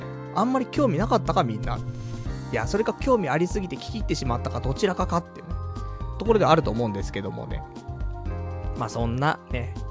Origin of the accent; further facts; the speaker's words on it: Saitama, Japan; now in Tokyo, Japan; 私埼玉県民ですからね、もともとね。実家も埼玉ね。埼玉生まれ、埼玉育ち。だけど、今は、ね、コンクリートジャングル池袋だからさ、若干ね、東京民ですよっつって